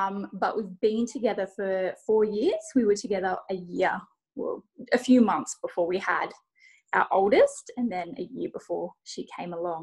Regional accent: Australia; now in Melbourne, Australia; over on Instagram. We are a small Australian family of four.

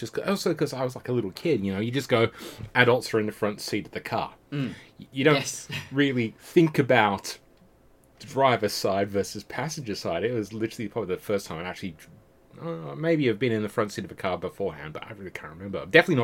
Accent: England, United Kingdom; now in Australia; So, when I emigrated to Australia back in 1987. I was originally from England, you might be able to have guessed.

